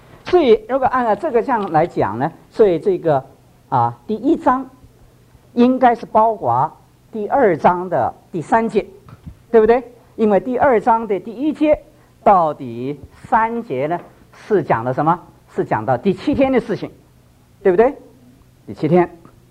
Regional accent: China; 我中国人读什么？不如读

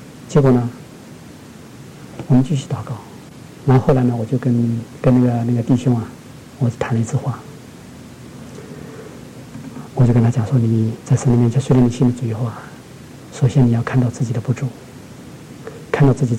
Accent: Shanghai, China; 我们上海话叫做不识相

